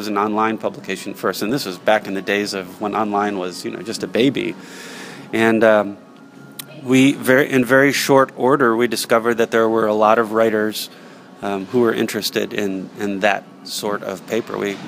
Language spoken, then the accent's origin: English; Philadelphia, Pennsylvania, United States; also born or lived in New Jersey; now in New Hampshire, United States; I came from Philadelphia and from New Jersey, and there's those weekly arts and entertainment papers all over the place.